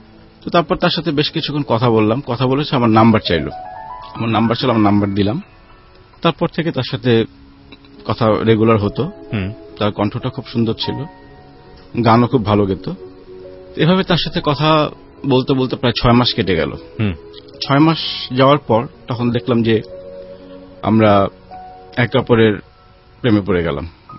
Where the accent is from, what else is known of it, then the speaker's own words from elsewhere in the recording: Dhaka, Dhaka Division, Bangladesh; আমার জন্ম ঢাকাতে, বাবা গভর্নমেন্ট জব করতেন, সেই হিসেবে মতিঝিল এজিবি কলোনিতে বড় হয়ে ওঠা। পড়াশোনা করেছি মতিঝিল মডেল হাই স্কুল।